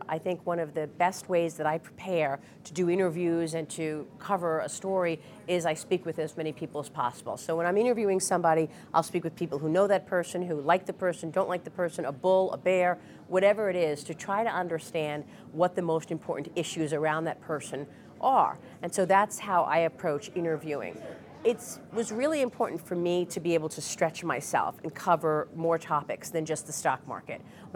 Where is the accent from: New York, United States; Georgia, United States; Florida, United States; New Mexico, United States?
New York, United States; Brooklyn; I was born and raised in Brooklyn, and I think I did learn a certain street savvy.